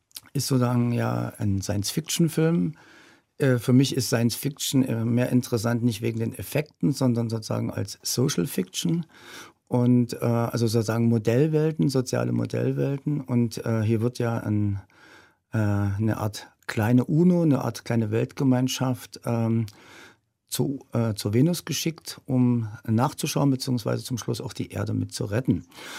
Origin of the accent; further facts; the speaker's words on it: East Germany, Germany; born there; Ja, ich bin in der DDR geboren